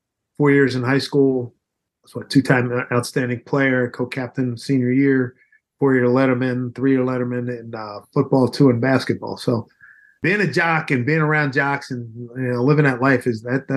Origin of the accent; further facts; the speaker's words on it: Philadelphia, Pennsylvania, United States; Growing up in Philly, Bill Campbell was the man at the time, in the 50s and 60s, in late 50s, early 60s